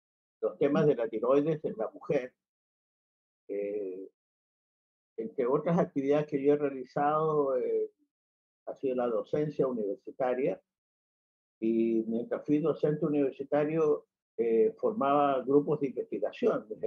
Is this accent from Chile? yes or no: yes; Chile; Porque no creo que sea solo en mi país, Chile. Pero aquí hasta hace muy poco no existía la paridad de género.